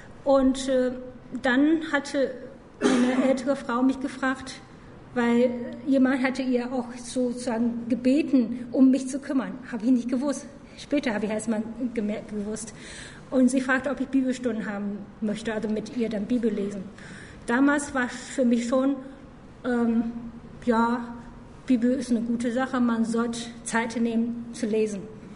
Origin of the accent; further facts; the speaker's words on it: China; moved away as an adult; now in Germany; Okay, also ich bin dann in China aufgewachsen und dann bin halt nach Deutschland zum Studium gekommen. Und ich habe dann ohne Gott groß geworden